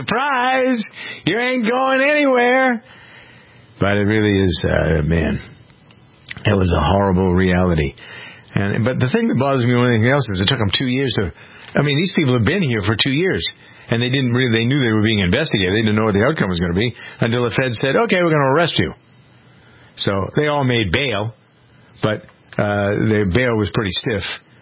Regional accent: Framingham, Massachusetts, United States; I knew what was going on in my hometown of Framingham.

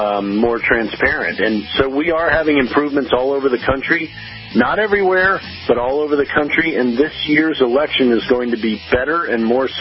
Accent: Virginia, United States; in my home state of Virginia

